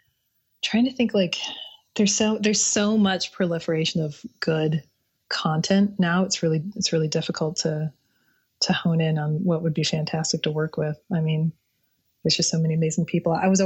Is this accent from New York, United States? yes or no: no; Utah, United States; growing up in Utah and not having a lot of access to pop culture when I was younger, things were always new later especially when I came to San Francisco and Los Angeles.